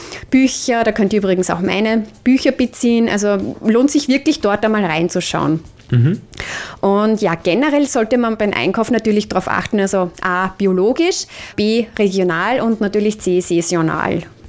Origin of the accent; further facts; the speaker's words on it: Austria; bei uns in Österreich, die quasi die Bastion halten